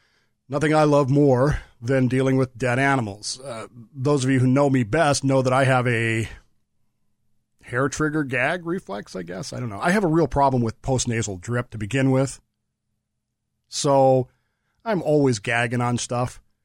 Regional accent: California, United States; God, the further I get away from being a Californian, the more I look at what happens in California with just this, I don't know, disdainful eye.

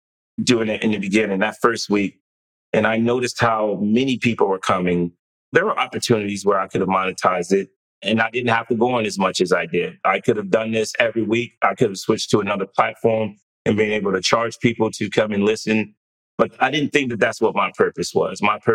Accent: Bronx, New York, United States; also born or lived in Harlem; So I was born in Harlem. I spent my formative years in the Bronx from the time I was like, say like 8 to 15.

